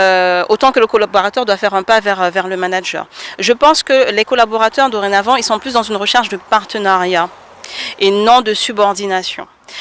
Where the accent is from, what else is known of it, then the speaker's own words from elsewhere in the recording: French Guiana, France; Donc voilà, en tant que guyanaise, je pense beaucoup à eux